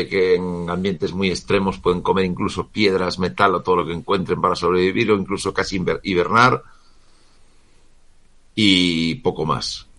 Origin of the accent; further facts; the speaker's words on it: Galicia, Spain; esto me recuerda a una cosa que siempre digo, como buen gallego.